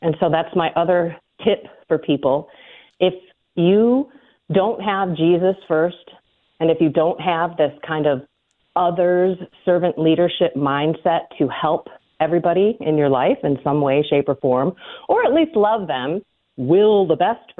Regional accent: Chicago, Illinois, United States; And you mentioned we're from the Chicagoland area.

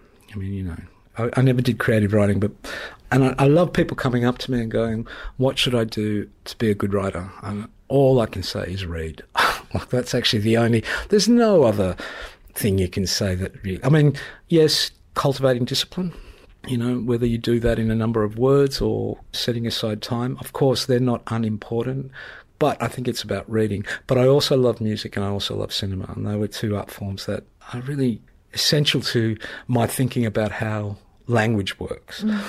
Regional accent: Melbourne, Victoria, Australia; I'm talking as an Australian, being in Melbourne at that time as a young kid was really exciting.

